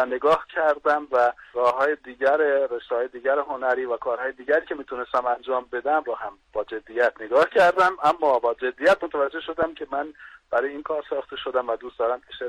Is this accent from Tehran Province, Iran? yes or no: no; Marvdasht, Fars, Iran; born there; من در سال 1357 در شهر مردشت به دنیا اومدم.